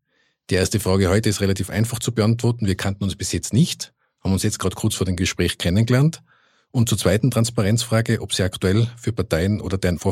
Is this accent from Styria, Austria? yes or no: no; Innsbruck, Tyrol, Austria; moved away as an adult; now in Vienna, Austria; Ich bin ja auch gebürtiger Innsbrucker und lebe jetzt zwar seit 10 Jahren in Wien, aber die Liebe zu Innsbruck ist nach wie vor da.